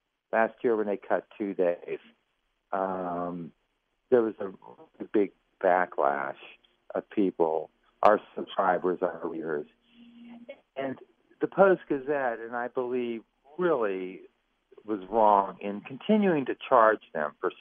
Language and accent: English; Pittsburgh, Pennsylvania, United States; born there; I was born in Pittsburgh. I care about Pittsburgh.